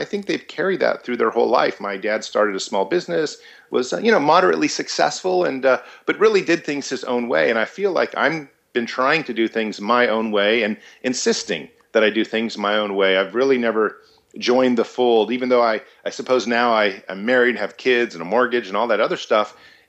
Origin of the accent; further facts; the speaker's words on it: United States; born there; had me here in America. I was born in America.